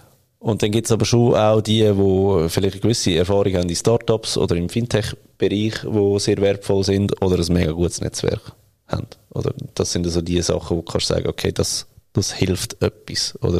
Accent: Switzerland; Und schon nur das stresst dich als Schweizer.

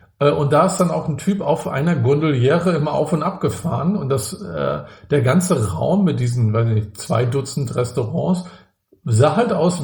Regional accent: Rostock, Mecklenburg-Vorpommern, Germany; Ich komme ja auch aus Rostock, bin da im Plattenbau groß geworden

